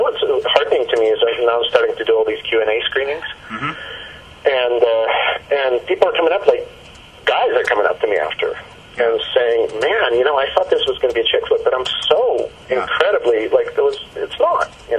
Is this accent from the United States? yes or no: no; Canada; You know, I can't vote. I'm Canadian.